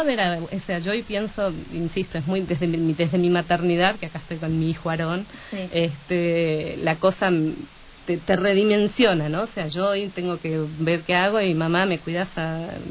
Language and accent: Spanish; Mexico; Mi infancia es mexicana, mi lengua madre es mexicana. Yo llego a México y en 2 días ya parezco una mexicana más de cómo hablo, ¿no? Ya tengo tonada, tengo algunas letras, como escucharán a veces en la pronunciación, que me han quedado.